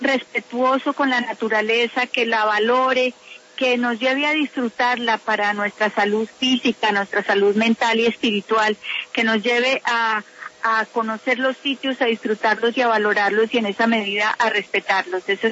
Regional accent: Colombia; pero en la que sí nosotros podemos incidir como colombianos si logramos frenar la deforestación

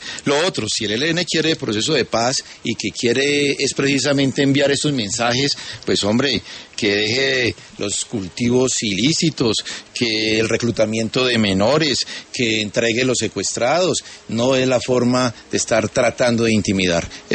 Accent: Colombia; como colombianos

